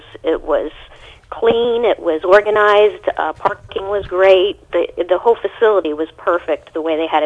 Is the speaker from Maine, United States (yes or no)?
no; Port St. Lucie, Florida, United States; Actually, we're from Port St. Lucie.